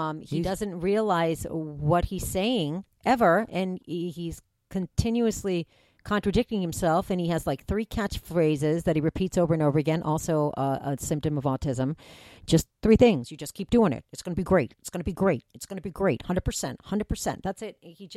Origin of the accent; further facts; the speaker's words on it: Massachusetts, United States; I am a Democrat. I am from Massachusetts. I was born and raised as a Democrat.